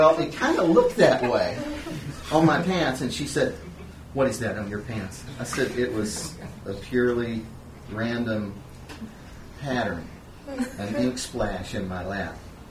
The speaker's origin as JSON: {"language": "English", "region": "Louisiana", "country": "United States", "said": "We're from Louisiana."}